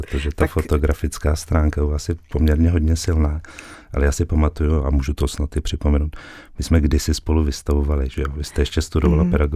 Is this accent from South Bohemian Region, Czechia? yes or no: yes; České Budějovice, South Bohemian Region, Czechia; born there; My jsme se narodili ve stejném městě v Českých Budějovicích, takže jsme i rodáci vlastně z jednoho města.